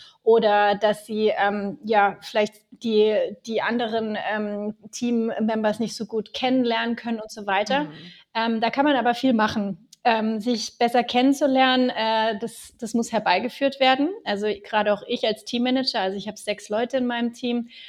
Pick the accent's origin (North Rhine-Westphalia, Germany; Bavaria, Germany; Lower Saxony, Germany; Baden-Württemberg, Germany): Baden-Württemberg, Germany; also born or lived in Finland; Ich lebe in Süddeutschland am schönen Bodensee. Bin allerdings erst vor 1,5 Jahren wieder hierher gezogen. Also es ist mein Heimatort und davor habe ich 17 Jahre lang in Finnland gelebt.